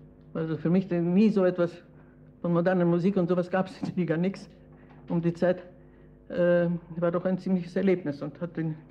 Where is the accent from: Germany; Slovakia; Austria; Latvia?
Latvia; Riga; Ich bin in Riga zur Schule gegangen, an der ganz interessanten Schule.